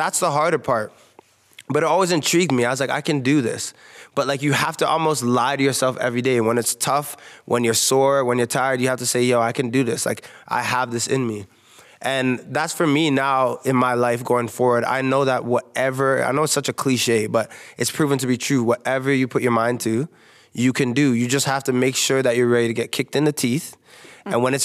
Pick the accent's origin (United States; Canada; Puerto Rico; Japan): Canada; I'm Canadian. I'm way better than him.